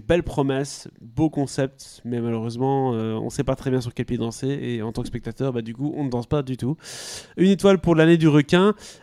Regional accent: France; mais nous sommes français

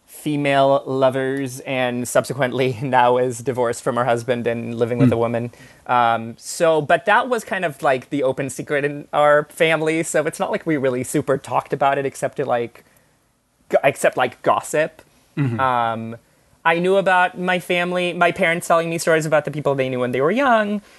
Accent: Israel; one of the things I would say about growing up in Israel

